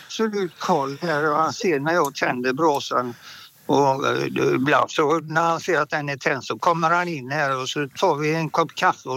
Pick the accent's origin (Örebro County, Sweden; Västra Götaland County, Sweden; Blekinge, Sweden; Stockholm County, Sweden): Västra Götaland County, Sweden; Gothenburg; accent: Gothenburg; Men vet du, jag är från Göteborg